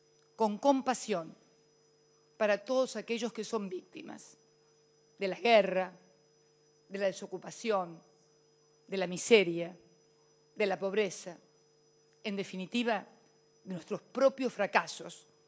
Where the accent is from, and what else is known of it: Argentina